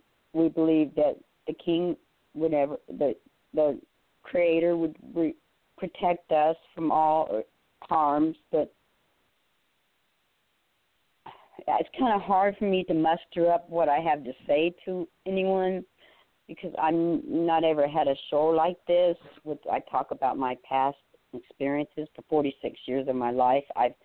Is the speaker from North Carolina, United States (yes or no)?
no; Dade City, Florida, United States; also born or lived in Indiana; I was born in Indiana, and I was raised by my family in Florida. They were in Dade City, Florida, the Seminole Nation, Gaskin Settlement.